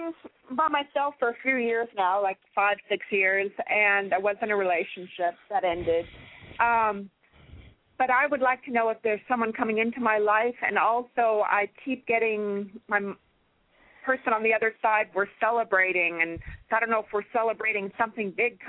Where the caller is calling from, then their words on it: California, United States; This is my first time talking to you, and I'm calling from California.